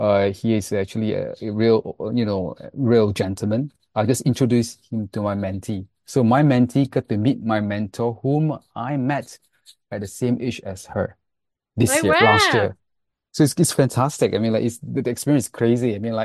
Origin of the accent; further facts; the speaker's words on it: Singapore; because I was actually from Singapore, Malaysia, and I graduated from Singapore, and I came out here looking for a job.